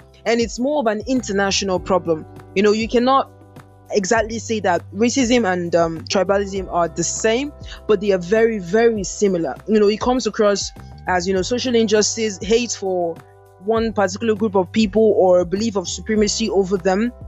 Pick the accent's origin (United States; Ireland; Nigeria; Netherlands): Nigeria; how I know it as in Nigerian and living in Nigeria.